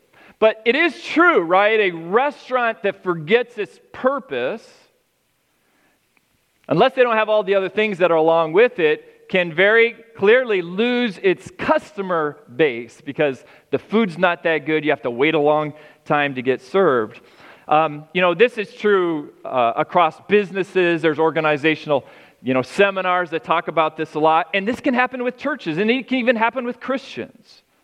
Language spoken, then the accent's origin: English; Colorado, United States; born there; I was born in Colorado, and as a kid, I used to love going to this restaurant.